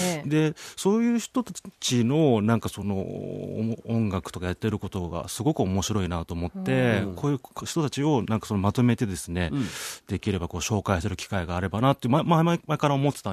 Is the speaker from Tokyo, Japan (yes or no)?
yes; Tokyo, Japan; born there; 僕はもともと、東京生まれでして、その民謡とかそういう伝統音楽ってあんま縁がなく育ってきたんですよね。